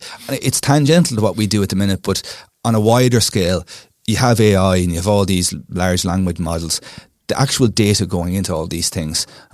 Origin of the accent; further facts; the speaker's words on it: Longford, Leinster, Ireland; So we grew up in Longford. Nice. Very landlocked county.